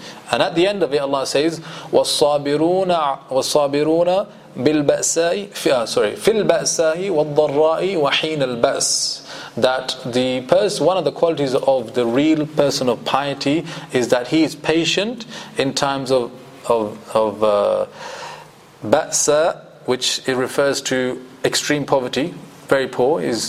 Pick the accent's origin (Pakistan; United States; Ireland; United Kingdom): Pakistan; Where I came from, where he comes from, you know, I'm Pakistani, he's Bangladeshi.